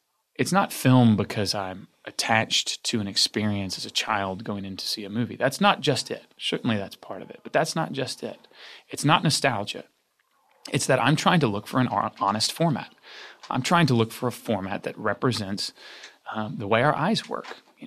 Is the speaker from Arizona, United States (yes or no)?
no; Arkansas, United States; And I said, Mike, I'm a kid from Arkansas.